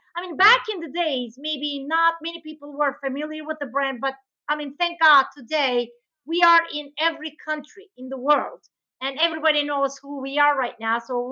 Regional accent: Istanbul, Turkey; English is a second language; moved away as an adult; also born or lived in United States; I was, you know, born and raised in Istanbul, Turkey. I finished high school here, but then I went to USA and I got my bachelor's degree and MBA, master's degree in America.

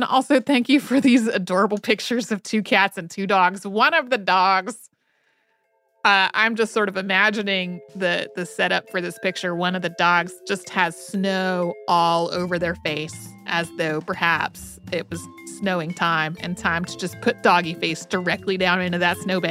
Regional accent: Galway, New York, United States; I grew up outside of Saratoga Springs, New York, in a small town, one stoplight, called Galway.

